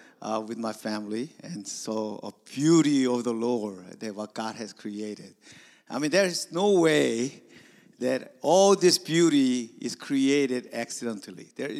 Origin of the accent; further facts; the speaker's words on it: South Korea; English is a second language; now in United States; as I grew up in Korea, in Korean church, and believe it or not, I actually ministered in Korean church for like 30 years or some in Washington, D.C. area and other places.